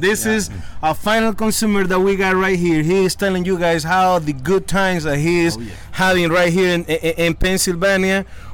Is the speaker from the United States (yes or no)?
no; Estelí, Nicaragua; enjoying the cigars that we made back in my hometown, which is Esteli, Nicaragua.